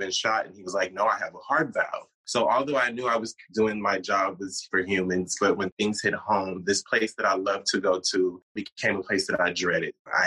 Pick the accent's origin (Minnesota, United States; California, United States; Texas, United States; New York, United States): Texas, United States; Austin; Well, I'm from Austin, Texas.